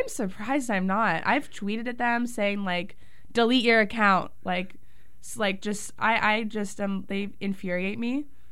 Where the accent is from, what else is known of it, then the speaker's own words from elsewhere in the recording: Las Vegas, Nevada, United States; moved away as an adult; I'm from Las Vegas. Pay for your trip.